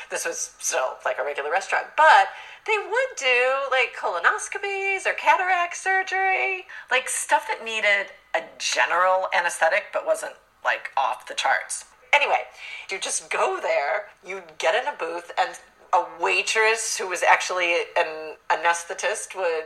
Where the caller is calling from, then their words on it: Los Angeles, California, United States; Hey, you guys. I'm calling from Los Angeles. I'm a big fan of the show.